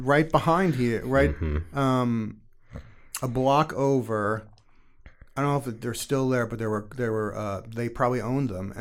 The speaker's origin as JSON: {"language": "English", "town": "Brooklyn", "region": "New York", "country": "United States", "tie": "born or raised there", "said": "and when I was a kid growing up in Brooklyn, my grandmother and my aunt and uncle lived in this building in Brooklyn"}